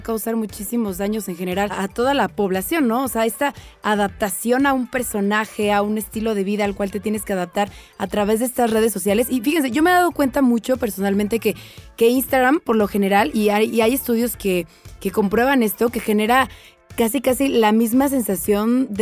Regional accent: Mexico; Y también como negocio, como empresario mexicano, empezar a buscar otro método

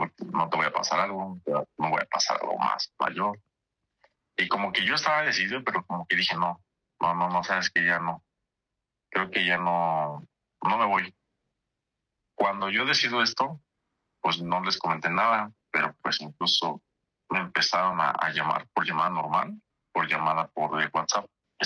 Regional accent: Morelos, Mexico; No, yo dije, no, soy de Morelos, ¿no?

